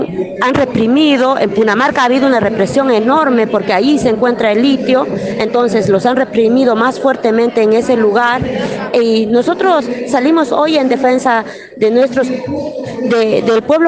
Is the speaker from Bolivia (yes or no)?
yes; Bolivia; now in Argentina; yo soy inmigrante, soy boliviana